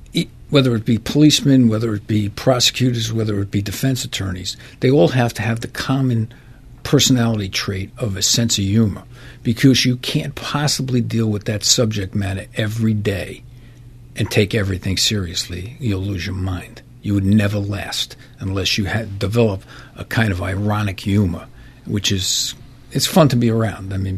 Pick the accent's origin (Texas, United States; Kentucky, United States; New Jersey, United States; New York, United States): New York, United States; Bronx; I grew up in the Throgs Neck section of the Bronx.